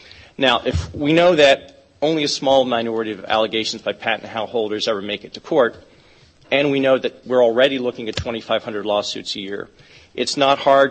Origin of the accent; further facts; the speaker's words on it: United States; Well, let me tell you, as an American, this is a very strange idea to me.